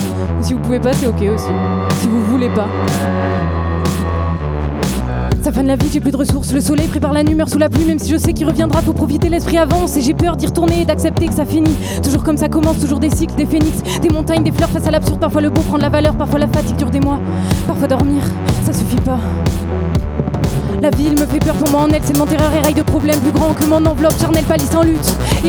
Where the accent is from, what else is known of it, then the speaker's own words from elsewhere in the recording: Florac, Occitanie, France; Je me présente, je viens du coup de Florac et j'écris des chansons.